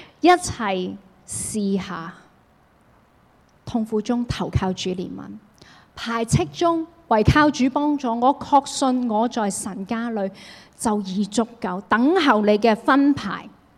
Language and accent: Cantonese; Hong Kong; 因為我就是香港人